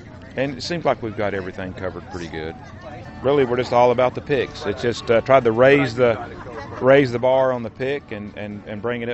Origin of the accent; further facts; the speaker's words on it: Knoxville, Tennessee, United States; I'm from Knoxville, Tennessee. Yes. Mm-hmm.